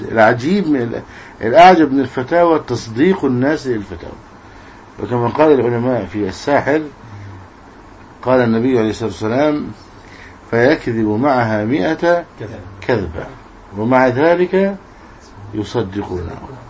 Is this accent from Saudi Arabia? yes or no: no; Egypt